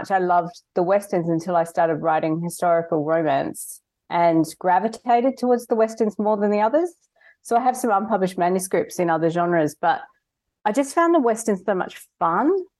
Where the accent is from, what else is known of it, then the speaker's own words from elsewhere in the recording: Australia; I'm Australian and I'm from a state in Australia that was settled around the same time as the American West, and we have a very similar experience.